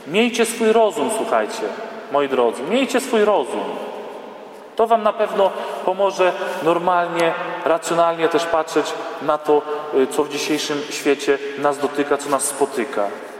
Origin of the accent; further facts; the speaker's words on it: Toruń, Kuyavian-Pomeranian Voivodeship, Poland; ja z Torunia jestem